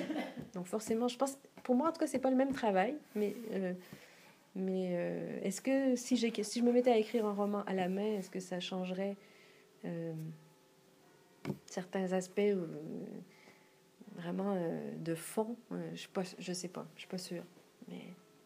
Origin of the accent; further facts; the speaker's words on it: Quebec, Canada; now in France; quand on est Québécois, on a l'impression qu'on est les Européens de l'Amérique.